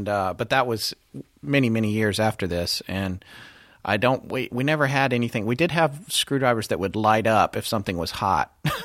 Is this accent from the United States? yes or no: yes; the South, United States; Southern boys from my neck of the woods, and you're going to hear my accent get a little bit crazier when I'm talking to them.